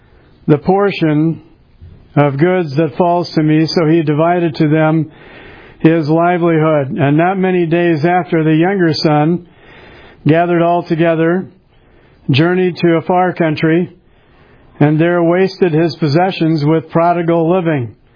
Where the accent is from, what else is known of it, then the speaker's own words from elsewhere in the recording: Washington, District of Columbia, United States; born there; I was born in 1951 in Washington, D.C.